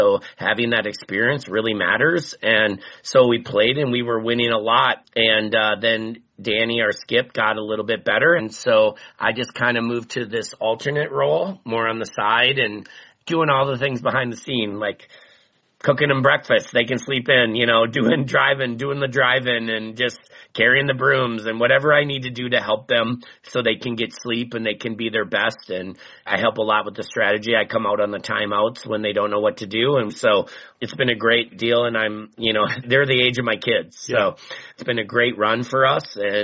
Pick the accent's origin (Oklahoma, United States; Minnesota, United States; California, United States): Minnesota, United States; We're from Minnesota. We all have seen what's happened, and we needed to say what we thought.